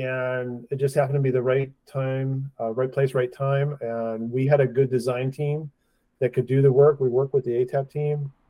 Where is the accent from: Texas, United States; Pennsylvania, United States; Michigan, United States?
Michigan, United States; also born or lived in Chicago; And then I'm from Michigan. I was living in Chicago. We wanted to move back to see family, so moved back here